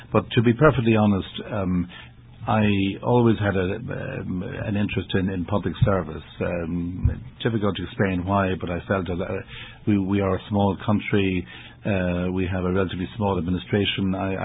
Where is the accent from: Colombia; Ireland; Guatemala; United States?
Ireland; Dublin, Leinster; I was born in Dublin, Adrian, and grew up there, apart from 1 year in Philadelphia when I was about 11, and a year in England.